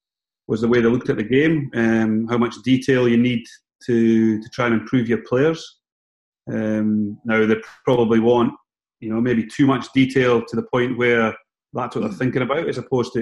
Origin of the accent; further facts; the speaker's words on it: Scotland, United Kingdom; growing up in Scotland, you know, through the 80s